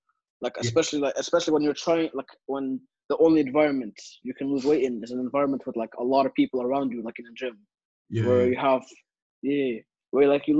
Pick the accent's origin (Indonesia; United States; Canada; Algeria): Algeria; I'm from Algeria.